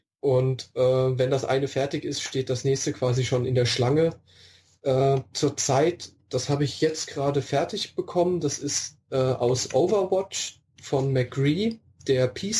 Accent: Mannheim, Baden-Württemberg, Germany; Ich komme aus Mannheim, das wird sich anbieten.

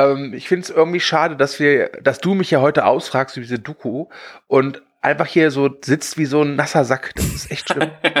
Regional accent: Cologne, North Rhine-Westphalia, Germany; Ich komme aus dem Kölner Raum.

